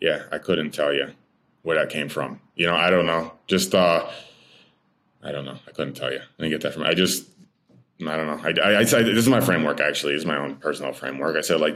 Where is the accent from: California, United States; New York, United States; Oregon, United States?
New York, United States; Amsterdam; That's where I live, my hometown. That's my hometown.